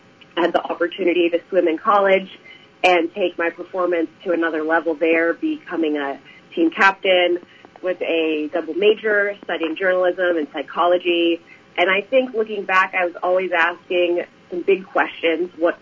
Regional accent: Florida, United States; I grew up in South Florida in the United States

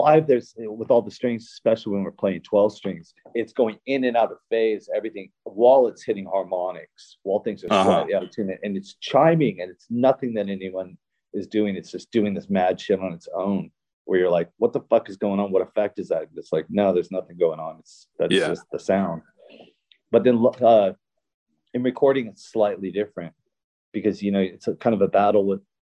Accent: California, United States; I'm from California, right? And I was born in 1967.

